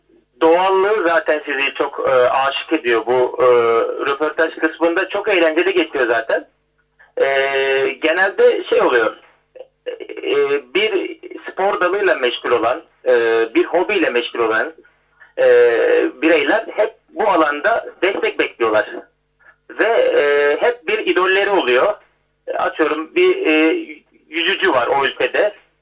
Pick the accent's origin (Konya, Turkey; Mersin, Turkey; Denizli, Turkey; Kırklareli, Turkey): Mersin, Turkey; Ben Mersinliyim aslında. Soroslar'da yaşadık. Soroslar'da geçti küçüklüğümüz. Hani buradan geliyor aslında, bir yörüklük var.